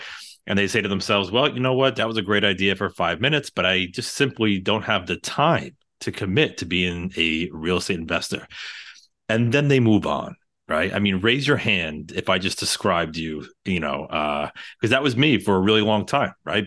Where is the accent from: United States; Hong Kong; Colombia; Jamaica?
United States; New York; I'm born and raised in New York. I don't know if you could hear it in the accent at all, but as a New Yorker, I appreciate talking to people that actually know where Mineola is.